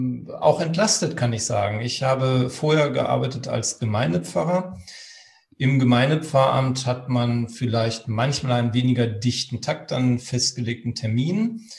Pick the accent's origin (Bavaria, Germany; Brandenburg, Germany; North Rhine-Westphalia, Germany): North Rhine-Westphalia, Germany; Münster; Münster ist auch mein Heimatort.